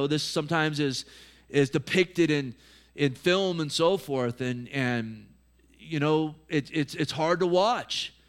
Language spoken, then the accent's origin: English; United States; Hey, I'm an American. So am I. I'm as patriotic as you.